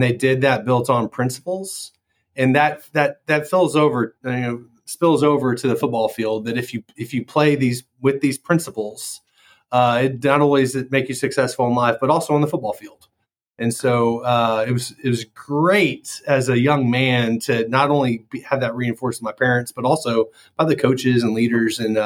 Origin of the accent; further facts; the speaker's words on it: Katy, Texas, United States; I was born and raised in Katy. Went to elementary through high school